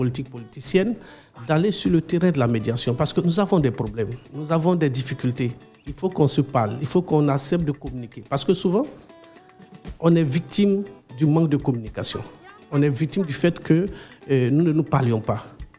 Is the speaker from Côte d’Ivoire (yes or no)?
yes; Côte d’Ivoire; chaque année, dans les périodes de vacances chez nous, en Côte d'Ivoire, il y a des tournois qui se jouent.